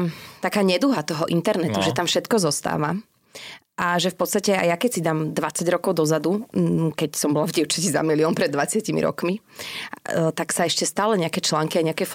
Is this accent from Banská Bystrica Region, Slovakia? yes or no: no; Bratislava, Bratislava Region, Slovakia